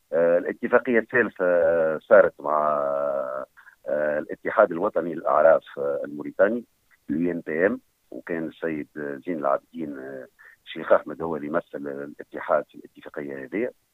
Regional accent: Tunisia; الشركة هذه مختصة كما عندنا في تونس فوسفات قفصة والسي بي جي

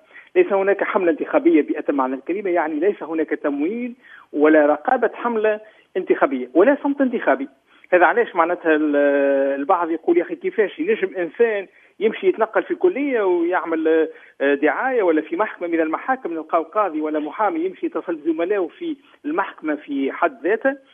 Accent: Tunisia; يعني عندنا في تونس عندنا سوسة نابل الساقس حتى المدنين

